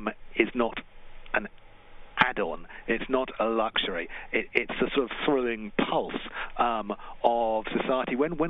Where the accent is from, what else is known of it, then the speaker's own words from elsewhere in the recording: United Kingdom; And they asked me, as a British filmmaker, they would ask me questions like, what is the state of literature in your country?